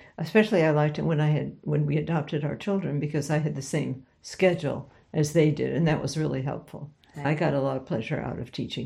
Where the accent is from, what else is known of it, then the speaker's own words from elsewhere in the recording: West Lafayette, Indiana, United States; Yeah, I grew up in West Lafayette, which was a university town. Purdue University is there.